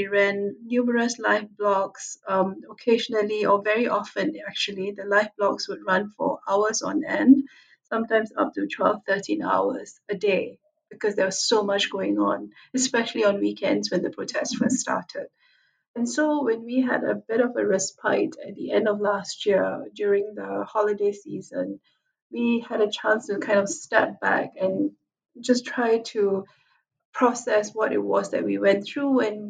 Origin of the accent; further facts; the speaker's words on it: Singapore; I was originally from Singapore.